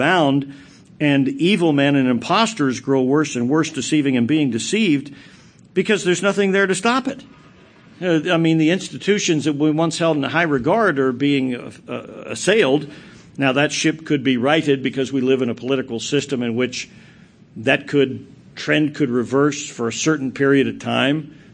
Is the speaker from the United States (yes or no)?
yes; United States; as a patriot, as an American, I guess I have my druthers